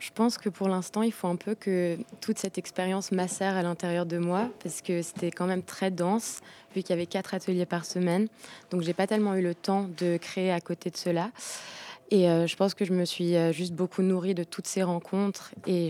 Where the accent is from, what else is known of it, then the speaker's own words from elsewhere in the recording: Crans-Montana, Valais, Switzerland; Alors moi, j'ai grandi à Crans-Montana. Donc, je suis moitié valaisanne et moitié arménienne, parce que ma mère est du coup arménienne d'Iran. Et voilà. Et ça fait 7 ans que je vivais à Paris, du coup, pour faire mes études.